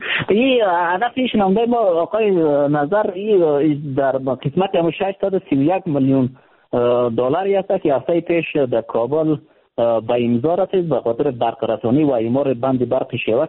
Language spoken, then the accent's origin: Persian; Badakhshan, Afghanistan; از بدخشان هستم